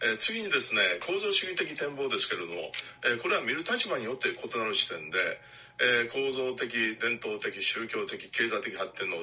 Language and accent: Japanese; Kyoto, Japan; born there; 私は京都に生まれて20年間世界を見て